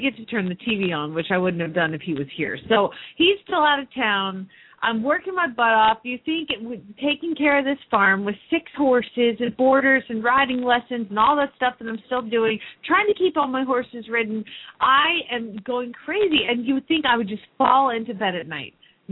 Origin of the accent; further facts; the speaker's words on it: Phoenix, Arizona, United States; from Phoenix, Arizona